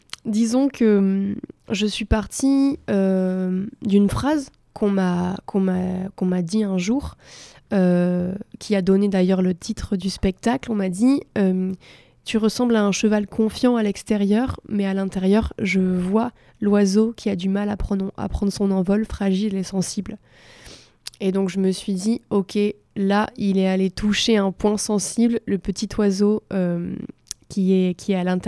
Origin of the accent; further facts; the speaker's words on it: Bordeaux, Nouvelle-Aquitaine, France; Du coup, moi, je suis de Bordeaux depuis toujours.